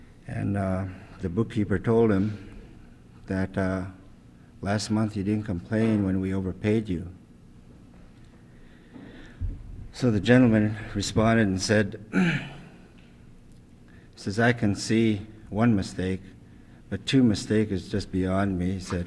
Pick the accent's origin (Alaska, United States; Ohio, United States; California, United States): Alaska, United States; Tenakee Springs; born there; also born or lived in Sitka; now in Juneau, United States; I was born in Tenneke, and my grandfather comes from Angoon, has moved to Tenneke.